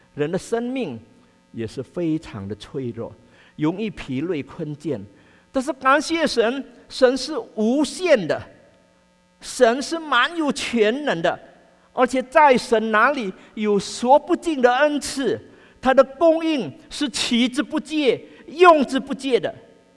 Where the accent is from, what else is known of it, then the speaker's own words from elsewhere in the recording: China; 正如过去我们中国人所用的铜钱是怎么样